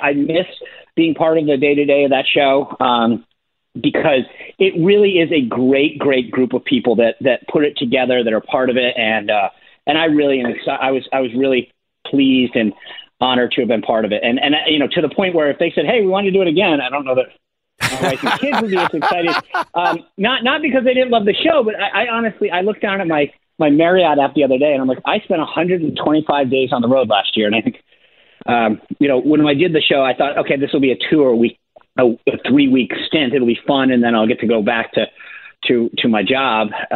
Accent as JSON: {"language": "English", "region": "Rhode Island", "country": "United States", "tie": "born or raised there", "said": "I grew up in Rhode Island"}